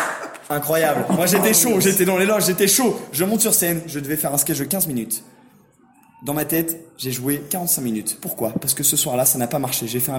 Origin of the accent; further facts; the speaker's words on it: Brittany, France; je suis breton.